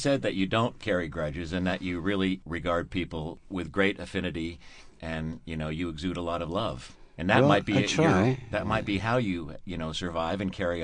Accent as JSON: {"language": "English", "town": "Philadelphia", "region": "Pennsylvania", "country": "United States", "said": "I'm from Philly, so I'd have to say come to Philly for 20 nights, things like that."}